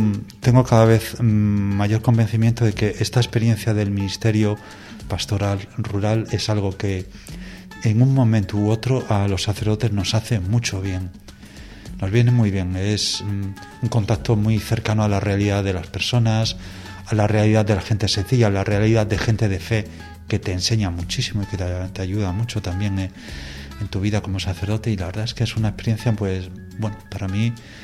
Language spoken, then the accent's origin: Spanish; Villanueva de la Serena, Extremadura, Spain; viví desde muy pequeño, que es el ambiente del movimiento scout de Villanueva de la Serena, que es mi pueblo.